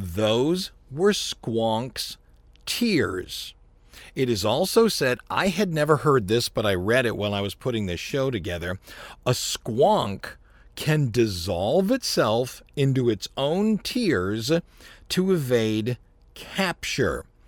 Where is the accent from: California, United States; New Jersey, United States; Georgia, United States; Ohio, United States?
Ohio, United States; I grew up mostly in Ohio, but a lot of my family was in Pennsylvania.